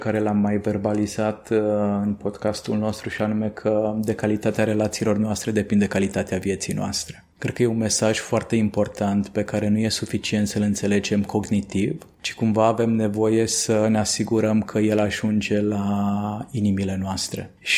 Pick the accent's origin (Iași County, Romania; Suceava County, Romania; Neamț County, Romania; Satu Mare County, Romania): Satu Mare County, Romania; Satu Mare; Romanian is a second language; Fiind ungur și crescând în satul mare, un oraș în care nu se vorbește cea mai curată și elegantă limbă română, și având bunicii la 5 minute de granița cu Ungaria